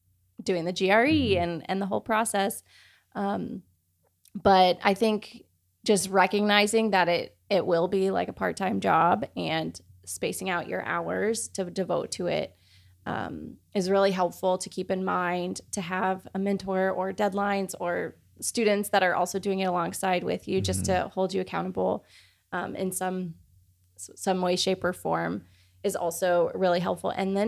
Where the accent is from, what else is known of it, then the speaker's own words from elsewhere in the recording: Dallas, Texas, United States; I would call it home. I do hail originally from Dallas, Texas, so it's fun to be back in my home state.